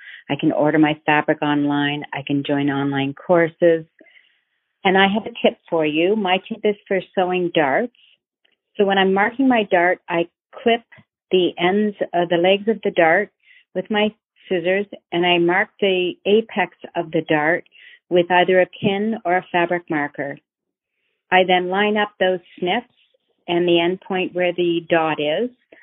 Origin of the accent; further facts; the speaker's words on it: Kingston, Ontario, Canada; I'm from Kingston, Ontario.